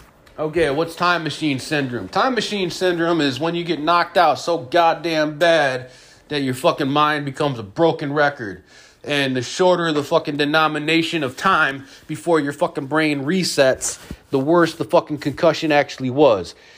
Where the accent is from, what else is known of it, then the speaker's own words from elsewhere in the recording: Rochester, New York, United States; born there; not like the hospital that I was born at in Rochester, New York